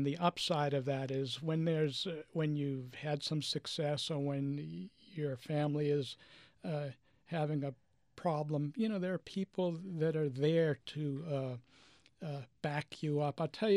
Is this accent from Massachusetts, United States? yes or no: yes; Boston, Massachusetts, United States; I used to go fishing with my dad. I grew up in Boston.